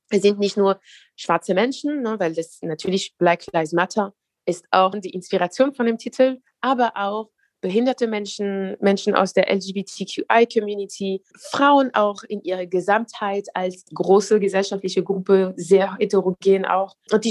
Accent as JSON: {"language": "German", "country": "France", "tie": "born or raised there", "first_language": "French", "second_language": "German", "said": "Weil ich bin in Frankreich geboren, aufgewachsen. Französisch ist meine Muttersprache. Meine Familie lebt noch dort."}